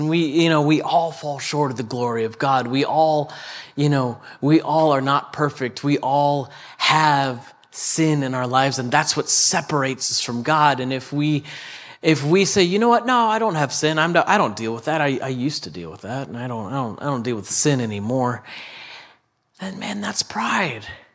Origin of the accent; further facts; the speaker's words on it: United States; You know, we as Americans, I as an American, just believe that, hey, it's my own problem.